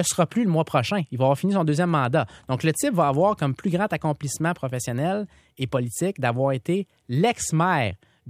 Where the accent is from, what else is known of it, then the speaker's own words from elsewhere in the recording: Trois-Rivières, Quebec, Canada; c'est vrai à la fois que je viens de Trois-Rivières